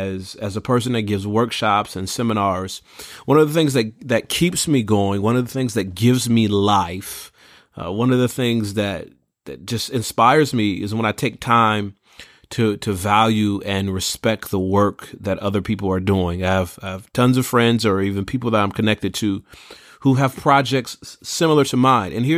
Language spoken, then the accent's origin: English; Pontiac, Michigan, United States; because I'm from Pontiac, Michigan, okay? Metropolitan Detroit, look it up on a map. I'm from Pontiac, Michigan.